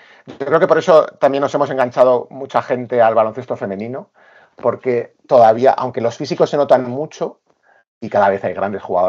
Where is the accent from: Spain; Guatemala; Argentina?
Spain; Zaragoza, Aragon; Ya sabes que soy de Zaragoza